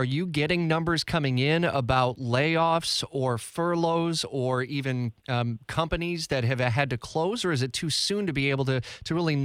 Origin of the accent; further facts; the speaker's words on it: Detroit, Michigan, United States; for example, my hometown of Metro Detroit, where so much is tied to the automotive industry.